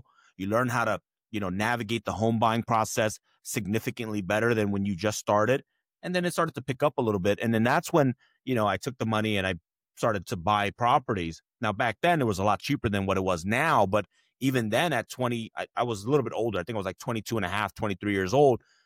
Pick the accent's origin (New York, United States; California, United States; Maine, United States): California, United States; Oakland; I grew up in Oakland, California, where things were a little bit more on the rough side.